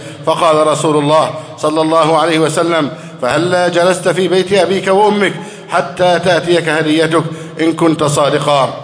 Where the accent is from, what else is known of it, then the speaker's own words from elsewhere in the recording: Egypt; اللهم احفظ بلدنا مصر أمنا أمانا